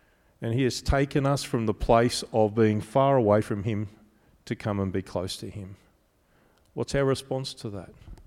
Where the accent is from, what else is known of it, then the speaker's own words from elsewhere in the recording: Australia; I slept in a car because I'm Australian and that's how we tour England.